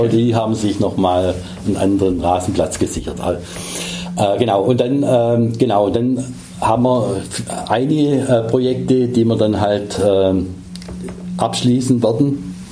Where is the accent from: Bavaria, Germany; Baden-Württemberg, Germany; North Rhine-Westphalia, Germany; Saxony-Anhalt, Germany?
Baden-Württemberg, Germany; in meiner Heimatstadt Elbingen, auf der Ostalb